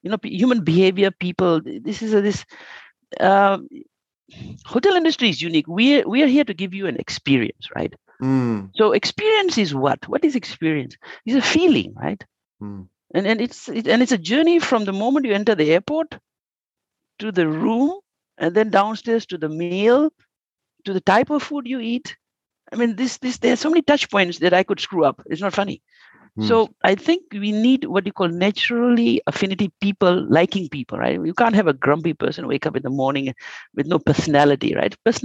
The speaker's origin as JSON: {"language": "English", "country": "Fiji", "said": "So I come from Fiji. I do not like plastic. I love my blue water, blue ocean."}